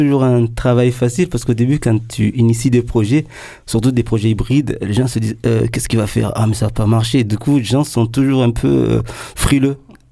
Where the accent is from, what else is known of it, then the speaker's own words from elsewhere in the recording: Comoros; born there; moved away; Je viens de plusieurs cultures. Je suis né aux Comores, dans une culture africaine et océan indienne.